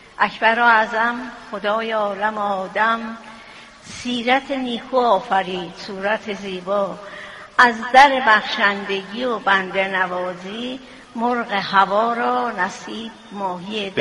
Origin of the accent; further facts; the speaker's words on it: Iran; ما همه ایرانی هستیم، مذهبمون شیعه هست،